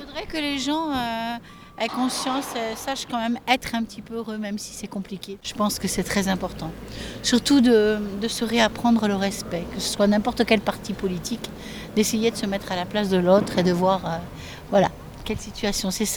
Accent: Basque Country, France; Oh là, alors excusez-moi, mais je suis pas de Rennes, je suis du Pays Basque.

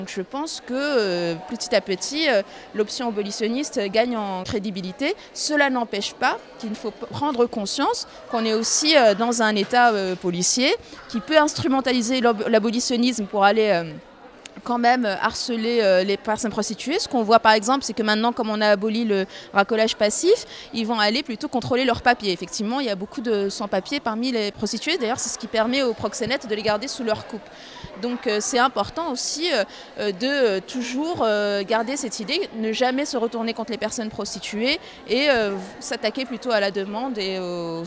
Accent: Morocco; Moi par exemple, je suis marocaine

